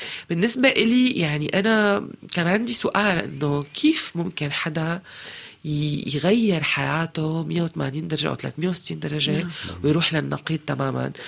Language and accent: Arabic; Syria; غير أنه الموضوع بالنسبة إلي كسورية مهم جدا وكان صعب على كل المستويات.